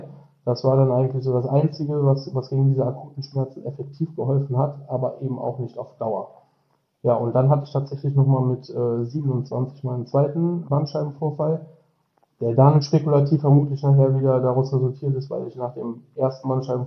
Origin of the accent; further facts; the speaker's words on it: Dormagen, North Rhine-Westphalia, Germany; ich bin 37 Jahre alt. Ich komme aus Dormagen, was in der Nähe von Düsseldorf ist.